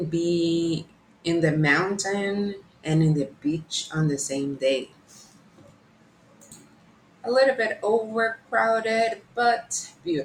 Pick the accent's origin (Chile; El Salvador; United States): El Salvador; I'm from El Salvador, and its capital city is San Salvador. El Salvador is a very beautiful country. It has warm weather, and it's basically summer all year round.